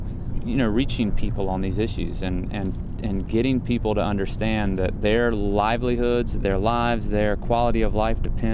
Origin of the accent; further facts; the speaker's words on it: North Carolina, United States; I grew up on the Cape Fear River. I was born and raised here, and, you know, as even a small child, you know, spent a lot of time on the river paddling with my family and fishing and camping